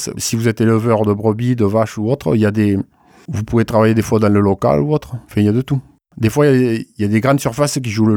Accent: Carbonne, Occitanie, France; Enfin, chez nous, à Carbone, quoi.

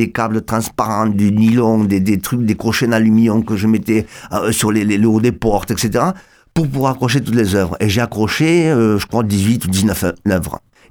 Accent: Barcelona, Catalonia, Spain; now in Martres-Tolosane, France; parce que moi je suis catalan, je suis de Barcelone.

